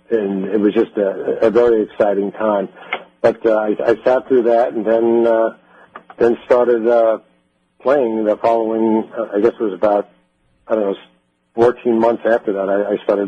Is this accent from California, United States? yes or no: no; New York, United States; And being a New Yorker, you know, we don't know how to talk without a curse in a sentence.